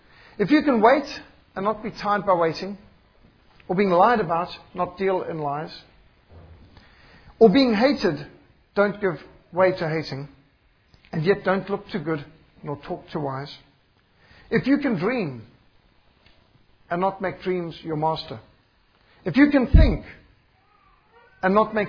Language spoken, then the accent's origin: English; Zimbabwe; I was brought up in Rhodesia where we had an old school type of education